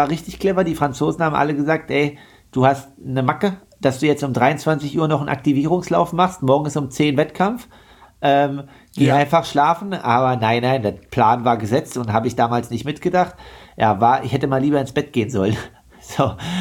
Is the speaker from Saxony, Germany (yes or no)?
yes; Leipzig, Saxony, Germany; Als Leipziger fährt man ja nicht so oft ins Skilager.